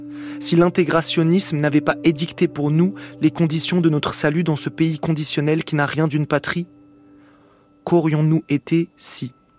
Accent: Algeria; Et en plus, moi, en tant qu'Algérien

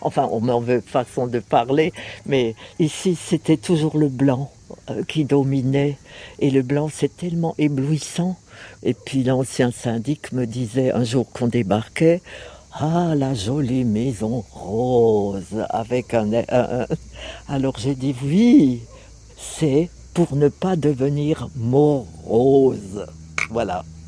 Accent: Grand Est, France; un voyage en voiture, depuis chez nous, en Alsace, jusqu'au Cap Nord.

